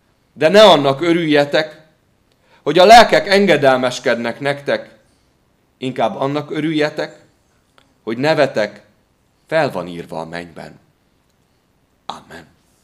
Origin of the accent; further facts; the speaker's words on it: Nyíregyháza, Szabolcs-Szatmár-Bereg, Hungary; Én bár nyíregyházi vagyok, de rengeteg időt töltöttem anyai nagymamámnál még gyermekkoromban, Nagycserkeszen.